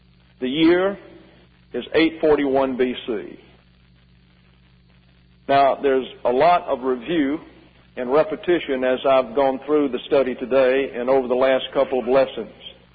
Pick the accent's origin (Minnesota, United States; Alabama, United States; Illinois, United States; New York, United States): Alabama, United States; as my dad used to say about my hometown down in Alabama.